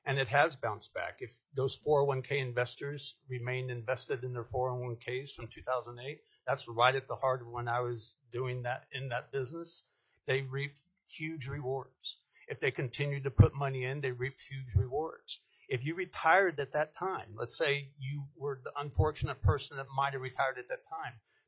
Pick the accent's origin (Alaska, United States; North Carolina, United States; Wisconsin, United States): Alaska, United States; Anchorage